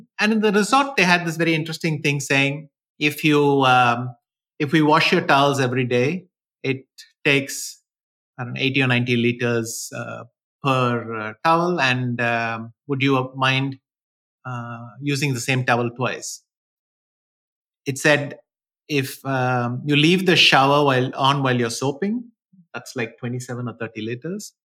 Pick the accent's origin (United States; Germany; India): India; Chennai, Tamil Nadu; I live in Chennai. I grew up in Chennai, and we are one of the most fortunate areas in terms of rain and water bodies, which is why the city grew so much.